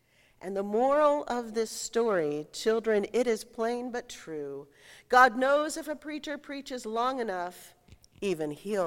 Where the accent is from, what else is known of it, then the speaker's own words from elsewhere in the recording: Denver, Colorado, United States; When I was growing up in Denver, there was an amphitheater that was outside of town called Red Rocks